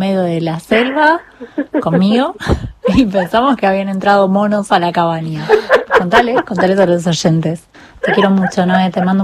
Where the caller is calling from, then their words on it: Caballito, Buenos Aires, Argentina; de Caballito.